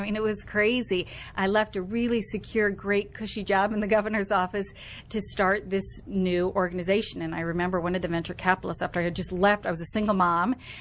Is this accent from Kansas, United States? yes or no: no; Florida, United States; I grew up in Florida, South Florida.